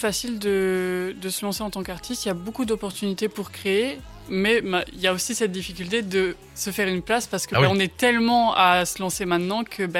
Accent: Wallonia, Belgium; je suis une artiste originaire de la province du Luxembourg. Je fais mes études à Louvain-la-Neuve

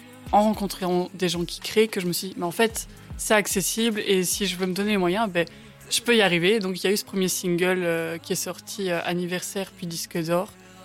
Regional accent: Wallonia, Belgium; je suis une artiste originaire de la province du Luxembourg. Je fais mes études à Louvain-la-Neuve

